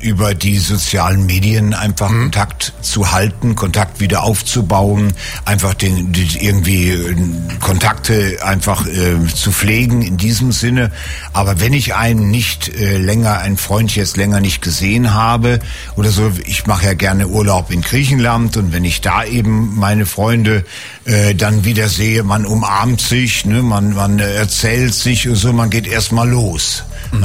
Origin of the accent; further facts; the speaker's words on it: Northern Germany, Germany; Bei uns in Norddeutschland gibt's einen Satz